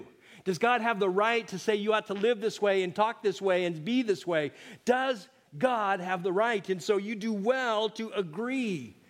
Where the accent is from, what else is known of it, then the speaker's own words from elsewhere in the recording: Soap Lake, Washington, United States; growing up in Soap Lake, Washington. That's where my relatives are from.